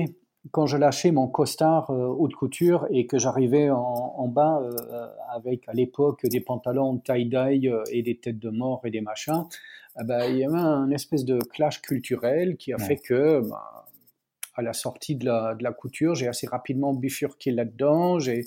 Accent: Germany; sur mon Wikipédia, il y a écrit franco-allemand, alors je suis né en Allemagne, j'ai grandi en Allemagne, j'ai un nom de famille un peu polonais, bien que ça doit faire 5 générations que tout le monde vit en Allemagne

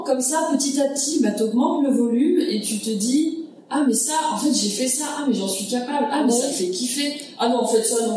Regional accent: France; Chez nous en France, on a beaucoup de chance

